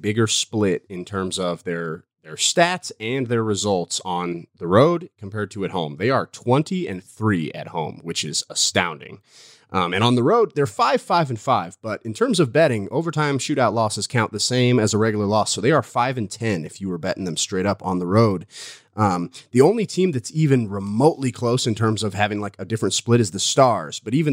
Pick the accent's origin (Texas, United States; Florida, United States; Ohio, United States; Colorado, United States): Colorado, United States; I grew up in Colorado as an Avs fan. I was like 5, I think, when that Stanley Cup happened.